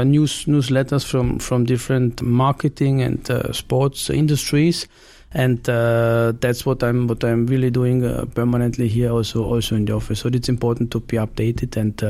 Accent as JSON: {"language": "English", "country": "Austria", "tie": "born or raised there", "also_born_or_lived": "Vienna / Italy", "said": "I grew up in the southern part of Austria, which is close to the border of Italy and Slovenia, former Yugoslavia."}